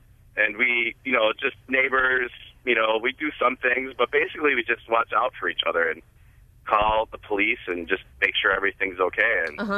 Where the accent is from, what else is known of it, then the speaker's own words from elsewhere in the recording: Wisconsin, United States; Hi. Yeah, I grew up out in Waukesha County. I live in Milwaukee now in the Sherman Park area.